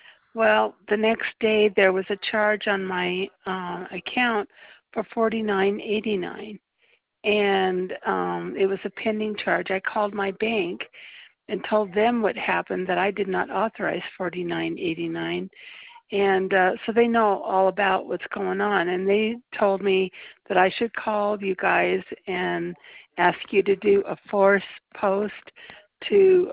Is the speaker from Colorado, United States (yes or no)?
yes; Denver, Colorado, United States; I'm from Denver, Colorado.